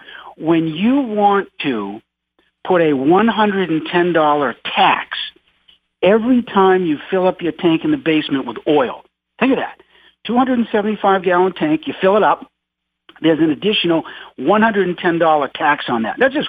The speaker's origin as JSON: {"language": "English", "region": "Maine", "country": "United States", "tie": "born or raised there", "said": "I grew up in Maine. I remember when the Kennebec River was so polluted"}